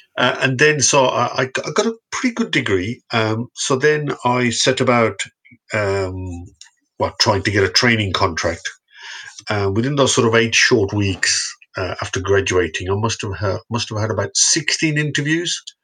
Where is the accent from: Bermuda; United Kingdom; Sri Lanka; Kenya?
United Kingdom; Birmingham, West Midlands; born there; I was born in Birmingham. So I suppose I did the traditional sort of British Asian route